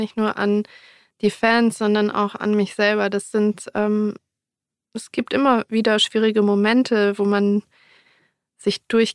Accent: Berlin, Germany; ich komme aus Berlin, das ist für mich die Heimat und das Turnier in Berlin findet in meinem Heimatverein statt

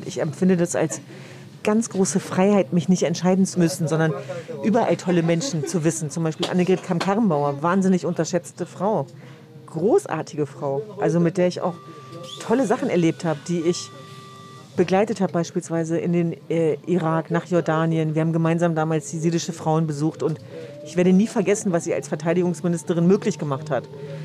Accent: Hanover, Lower Saxony, Germany; born there; now in Berlin, Germany; Also ich bin ja gebürtige Hannoveranerin, aber das sind meine Wurzeln. Aber Berlin ist wirklich zu einer Heimat geworden.

